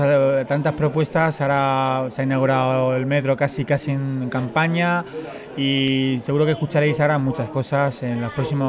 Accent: La Fortuna, Community of Madrid, Spain; Si es que soy de La Fortuna.

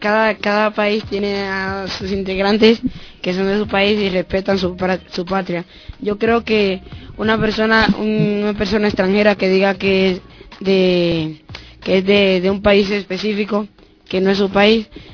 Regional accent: Spain; Yo me incluyo. Somos 4 españoles.

